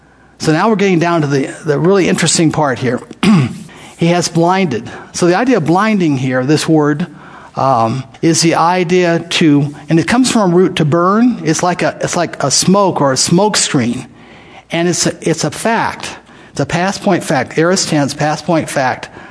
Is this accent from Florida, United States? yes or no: yes; Miami, Florida, United States; I grew up in Miami, Florida. And I can remember being at a bus station in Miami, Florida, as a teenager.